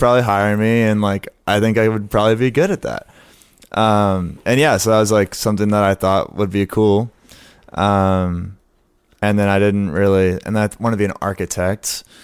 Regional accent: Austin, Texas, United States; I'm also going from Austin, Texas, having lived here my whole life, to going to Baltimore. It's, like, a pretty stark difference.

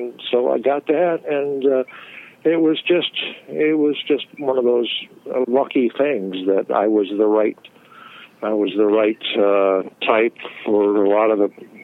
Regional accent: Jackson, Michigan, United States; also born or lived in various places around the country; I was raised mostly in Jackson, Michigan. I was my dad was in the Air Force.

